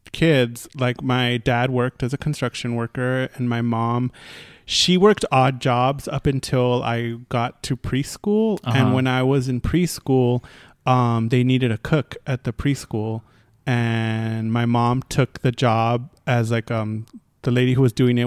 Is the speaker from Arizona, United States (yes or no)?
no; East Los Angeles, California, United States; I grew up in East LA, East LA proper